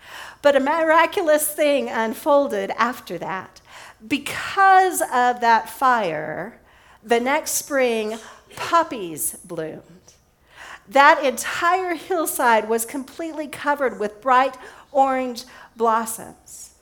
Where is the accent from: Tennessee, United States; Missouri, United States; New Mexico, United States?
New Mexico, United States; Alamogordo; In southern New Mexico, where I grew up in Alamogordo, it's about 70 miles from Las Cruces